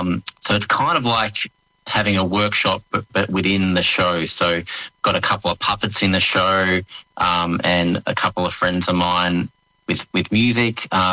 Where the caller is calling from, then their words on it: Warburton, Victoria, Australia; Just from home in sunny Warburton.